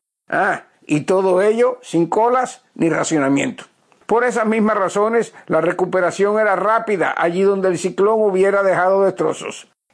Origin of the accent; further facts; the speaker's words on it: Cuba; en los ya lejanos tiempos de mi adolescencia, Isaías estaría considerado poco más que un viento platanero, que es como los cubanos llamábamos a los ciclones de poca monta.